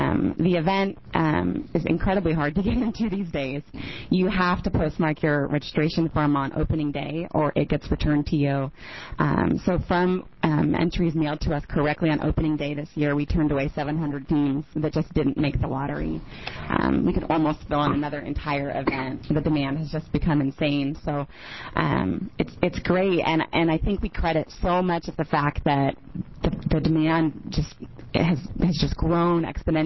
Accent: Portland, Oregon, United States; I'm from Portland on behalf of Hood to Coast today.

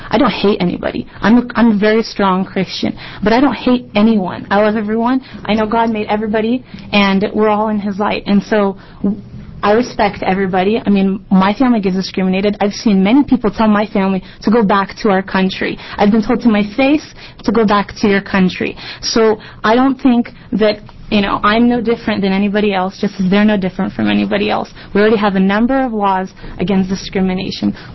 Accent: Ukraine; English is a second language; now in United States; We immigrated here from Ukraine in 1990. The reason why my family left there is because we grew up in communism

